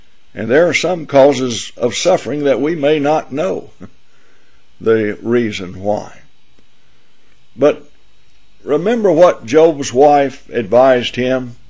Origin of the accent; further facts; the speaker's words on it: Tennessee, United States; and my home state of Tennessee